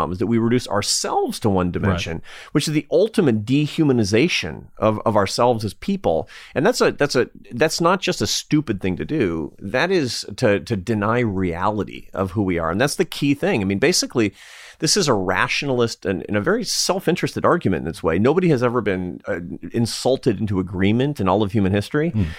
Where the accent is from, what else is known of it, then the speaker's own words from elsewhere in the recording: Seattle, Washington, United States; I'm from Seattle, man. I'm just a hippie in my heart.